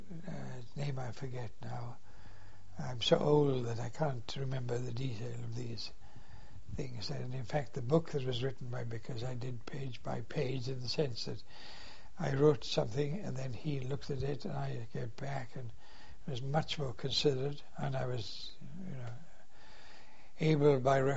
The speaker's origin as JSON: {"language": "English", "region": "England", "country": "United Kingdom", "said": "I said, no, I'm an English airman."}